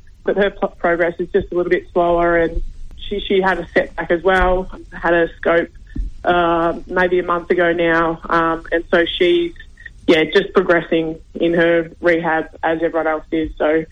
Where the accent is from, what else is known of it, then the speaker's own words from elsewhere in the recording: Shepparton, Victoria, Australia; born there; So I was born in Shepparton, Victoria, and moved to Bendigo for uni and played a little bit of footy there.